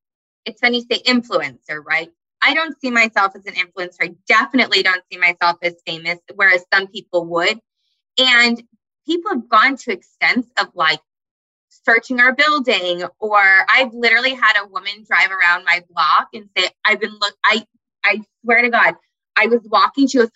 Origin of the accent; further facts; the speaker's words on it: Parkland, Florida, United States; I grew up in Parkland, Florida. Like I lived a very sheltered life.